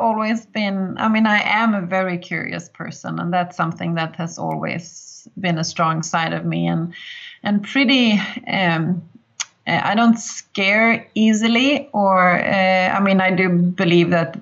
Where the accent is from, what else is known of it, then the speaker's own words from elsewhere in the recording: Malmö, Skåne, Sweden; English is a second language; Well, I grew up in the southernmost parts in Sweden in a city called Malmö, which is the third largest city in Sweden.